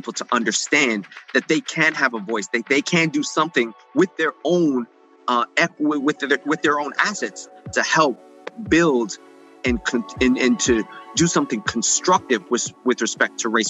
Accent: New York City, New York, United States; All of my friends growing up in New York City, I went to high school in Spanish Harlem.

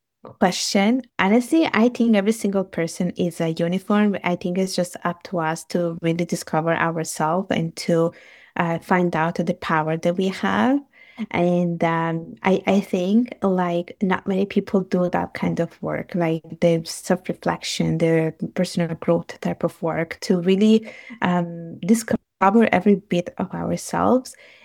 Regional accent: Italy; English is a second language; I was born and raised in Italy, and both of my parents are from Bangladesh. And so that's what makes me a third culture kid.

